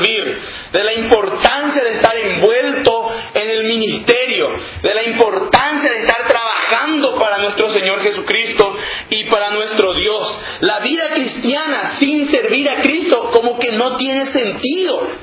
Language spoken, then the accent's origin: Spanish; Paraguay; como el pastor dijo. Soy paraguayo